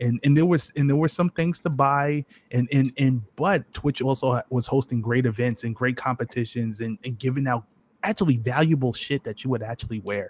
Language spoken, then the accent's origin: English; New York, United States; I'm from New York, so I.